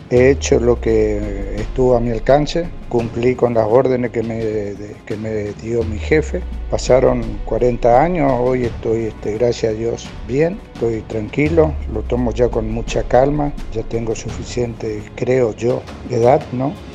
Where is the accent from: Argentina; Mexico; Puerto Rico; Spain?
Argentina; Bernardo de Irigoyen, Misiones; born there; Nací en Bernardo de Irigoyen el 9 de junio del año 1962.